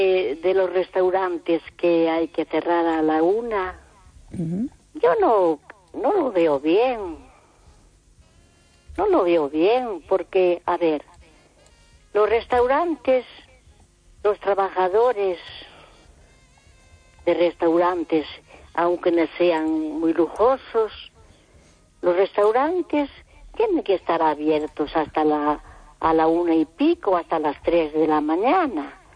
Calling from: Vigo, Galicia, Spain

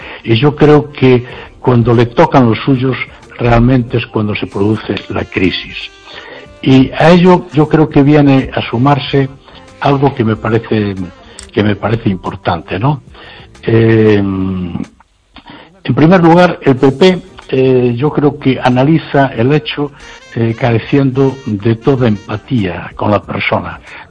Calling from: Noia, Galicia, Spain

